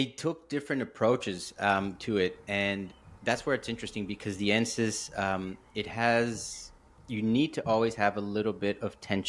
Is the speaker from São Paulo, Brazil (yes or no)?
yes; São Paulo, Brazil; English is a second language; now in Australia; So I come from Brazil, and I live in Australia now for over 16 years, but I'm originally from Brazil and from São Paulo, which is a city that is not on the coast.